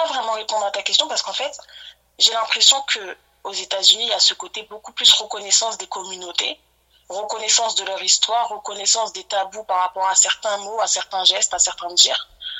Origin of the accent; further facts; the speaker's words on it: France; born there; Oui, je suis née en France.